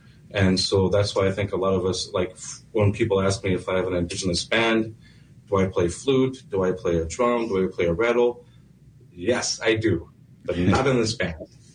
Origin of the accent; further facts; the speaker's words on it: Standing Rock, United States; My family is originally from here, and I'm from Standing Rock